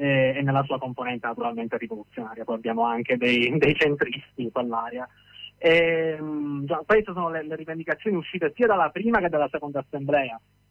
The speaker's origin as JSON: {"language": "Italian", "region": "Sicily", "country": "Italy", "lives_now": "Turin, Italy", "said": "sono siciliano ma abito a Torino, ho lavorato e stato"}